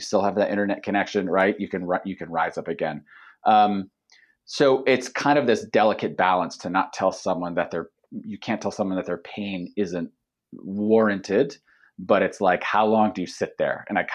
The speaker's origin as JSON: {"language": "English", "country": "United States", "tie": "born or raised there", "said": "I know that too, as I grew up in the States."}